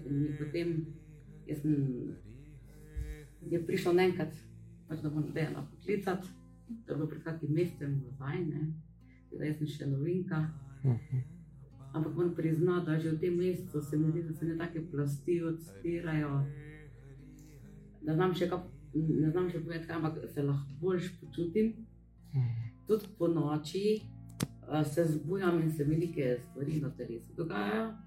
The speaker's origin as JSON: {"language": "Slovenian", "town": "Celje", "region": "Savinja", "country": "Slovenia", "said": "iz Celja."}